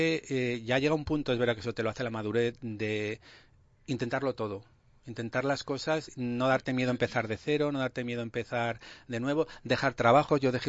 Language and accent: Spanish; Aragon, Spain; Que yo soy cabezón como maño